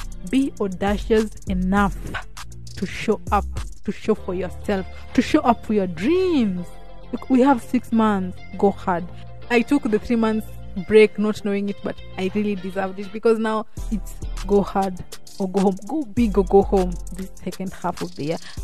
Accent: Kisumu, Kisumu County, Kenya; I'm a podcaster from Kisumu.

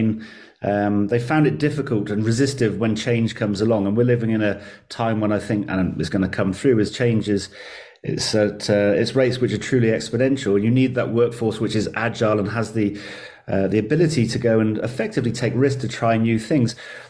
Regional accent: England, United Kingdom; I'm English, I'm not from Israel.

